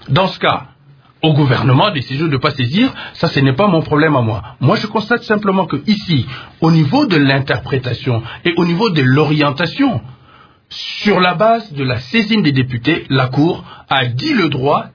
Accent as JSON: {"language": "French", "country": "DR Congo", "said": "nous sommes tous des Congolais"}